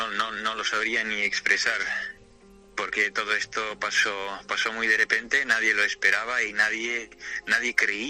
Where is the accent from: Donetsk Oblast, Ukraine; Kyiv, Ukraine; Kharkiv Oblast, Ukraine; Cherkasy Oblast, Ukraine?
Kharkiv Oblast, Ukraine; Kharkiv; Kharkov es mi ciudad natal. Yo amo muchísimo esta ciudad. Es una ciudad completamente pacífica. Siempre hemos sido famosos por nuestras universidades.